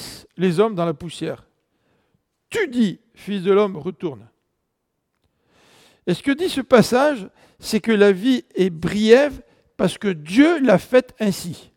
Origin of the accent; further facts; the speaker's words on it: France; On appelle ça chez nous en France faire du bachotage.